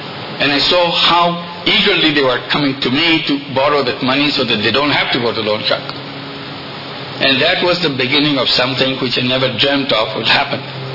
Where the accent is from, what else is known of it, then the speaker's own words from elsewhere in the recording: Bangladesh; English is a second language; I felt that I'm a lucky person that I'm from Bangladesh. I was born in Bangladesh.